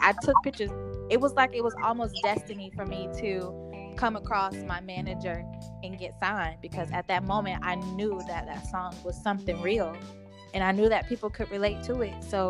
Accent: Jacksonville, Florida, United States; I am from Jacksonville, Florida, Duval County.

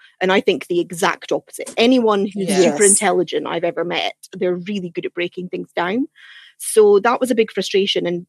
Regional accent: Scotland, United Kingdom; accent: Scottish; moved away as an adult; now in London, United Kingdom; I've been in London now because spoiler alert from my ridiculous Scottish accent, but I'm not from London.

